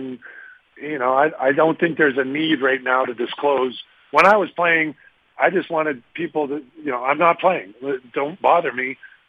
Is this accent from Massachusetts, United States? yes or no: yes; Boston, Massachusetts, United States; now in Nashville, United States; Yeah, well, you know, of course, I'm from Boston, so I love my Dunks. And now Nashville has so many locations.